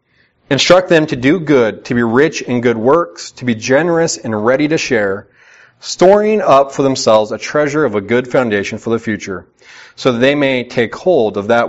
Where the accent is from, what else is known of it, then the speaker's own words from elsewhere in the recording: United States; As an American, we kind of are standoffish.